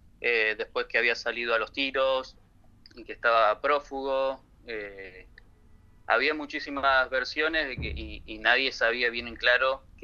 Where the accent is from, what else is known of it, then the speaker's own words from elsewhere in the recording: Argentina; nosotros que somos argentinos